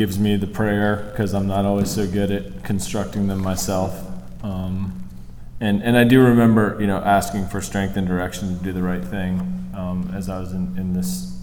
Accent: Virginia Beach, Virginia, United States; and I grew up in Virginia Beach

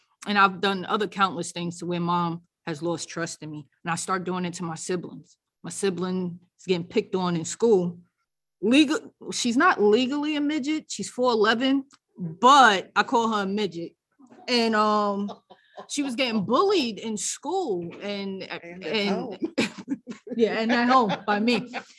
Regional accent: New York City, New York, United States; I'm from New York. I'll be on 42nd Street playing in the Toys R Us out there, walking past TRL.

